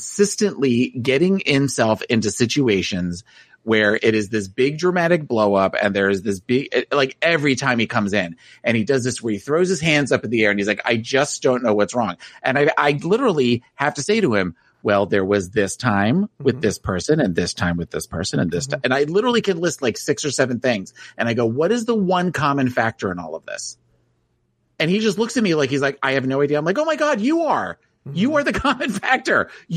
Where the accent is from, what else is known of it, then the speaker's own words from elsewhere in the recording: New Jersey, United States; Because she was a Miss New Jersey and I was from New Jersey.